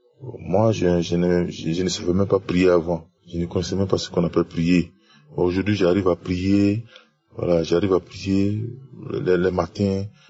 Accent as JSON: {"language": "French", "country": "Côte d’Ivoire", "said": "Je suis un Ivoirien vivant en Côte d'Ivoire."}